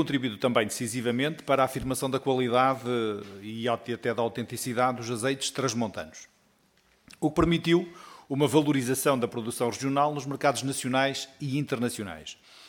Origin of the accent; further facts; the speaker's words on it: Bragança, Portugal; Eu estou a dizer nossa porque eu sou de Bragança